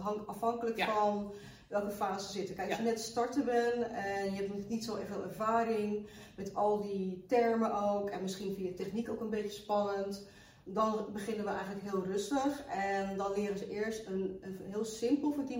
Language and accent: Dutch; Rotterdam, South Holland, Netherlands; Ook al ben ik Rotterdamse